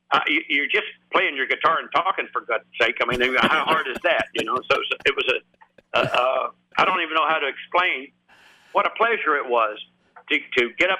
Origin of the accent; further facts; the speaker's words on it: Florida, United States; Well, I would have to say that yes, I am on the road, but I'm back in my home state of Florida.